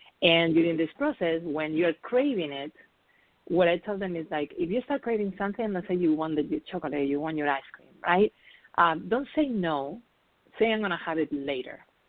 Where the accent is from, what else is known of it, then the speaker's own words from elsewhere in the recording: Spain; English is a second language; moved away as an adult; now in New York, United States; And when I moved to New York from Spain, where originally I'm from, if you haven't noticed, I have an accent.